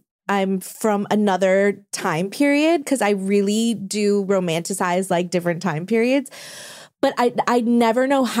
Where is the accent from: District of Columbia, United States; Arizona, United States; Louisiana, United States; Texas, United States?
Louisiana, United States; New Orleans; So I'm from New Orleans.